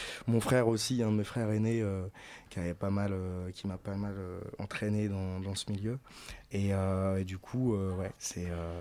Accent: Paris, Île-de-France, France; je suis parisien, mais je suis parti à Lyon faire ce qui s'appelle une mention complémentaire semellerie.

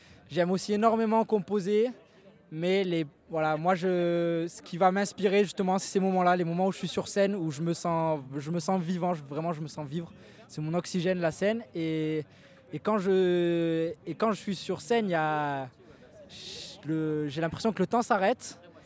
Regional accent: Martigues, Provence-Alpes-Côte d'Azur, France; accent: Martigues/Marseille accent; De Martigues, Martigues, la petite Venise provençale.

